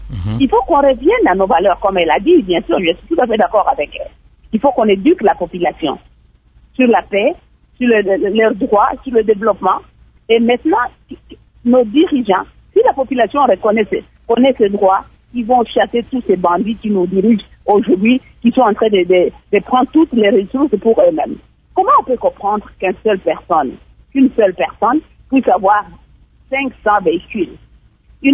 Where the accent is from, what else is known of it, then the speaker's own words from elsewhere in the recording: DR Congo; nous, en tant que Congolais, nous devons d'abord dire, faire notre part